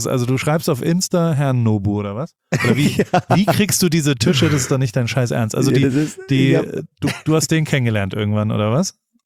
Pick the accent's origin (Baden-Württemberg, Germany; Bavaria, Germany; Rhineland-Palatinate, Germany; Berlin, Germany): Baden-Württemberg, Germany; Heidelberg; einmal Heidelberg zeigen. Wir waren noch nie zusammen in Heidelberg.